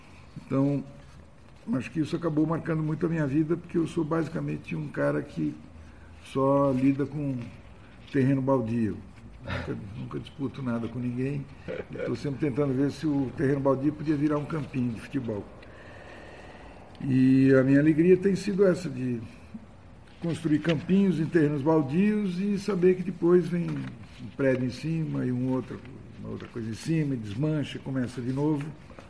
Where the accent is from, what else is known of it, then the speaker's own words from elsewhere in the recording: São Paulo, Brazil; Eu sou daqui, nasci aqui na Alameda Barão de Piracicaba, aqui na o que hoje é considerada Cracolândia. Depois mudei para... Bom, primeiro na Alameda Cleveland, depois na Alameda Barão de Piracicaba